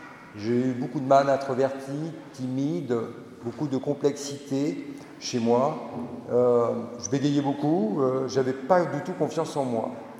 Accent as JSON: {"language": "French", "region": "Centre-Val de Loire", "country": "France", "said": "Je viens de Touraine, comme m'a dit Père Timothée, en Indre-et-Loire, dans le Nord, pour vous, le Nord."}